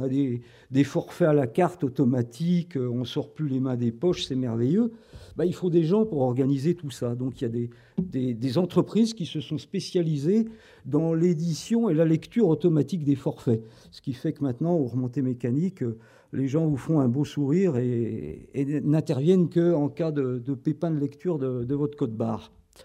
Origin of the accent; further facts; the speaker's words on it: Dijon, Bourgogne-Franche-Comté, France; born there; je ne suis pas né montagnard. Je le suis devenu. Je suis né à Dijon